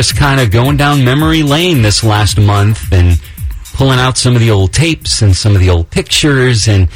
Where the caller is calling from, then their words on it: Melbourne, Florida, United States; I'm in sunny Melbourne, Florida.